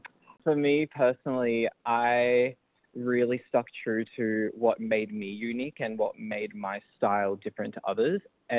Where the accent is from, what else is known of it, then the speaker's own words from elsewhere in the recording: Queensland, Australia; My mob is Embra Mob in the South Sea Islands, and I grew up on Darumbal Land in central Queensland.